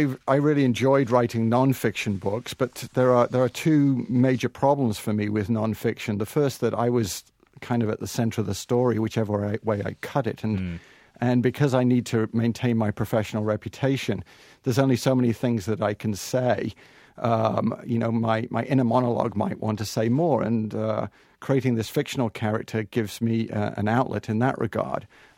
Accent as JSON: {"language": "English", "region": "England", "country": "United Kingdom", "moved": "as an adult", "lives_now": "United States", "said": "so actually, I found my way here from England. I came here in the early 90s"}